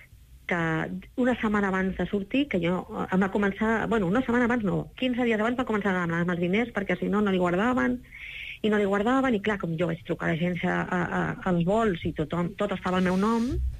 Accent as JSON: {"language": "Catalan", "town": "Barcelona", "region": "Catalonia", "country": "Spain", "said": "O sigui, com jo soc de Barcelona, vaig esbrinar-ho per tot arreu."}